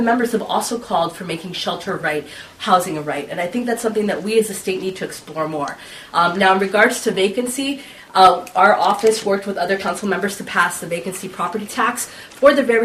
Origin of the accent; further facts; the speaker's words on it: Mexico; now in Oakland, United States; And I come from Mexico, and it's the first time in my life that I look on the street.